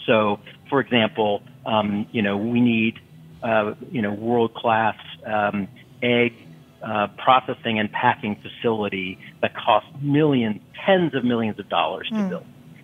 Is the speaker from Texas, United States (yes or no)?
yes; Austin, Texas, United States; a farmer's market in my hometown here in Austin, Texas.